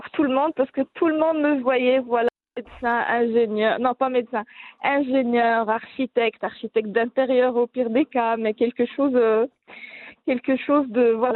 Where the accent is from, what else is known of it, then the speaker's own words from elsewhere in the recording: Marrakesh, Marrakesh-Safi, Morocco; parce que nous, on est de Marrakech.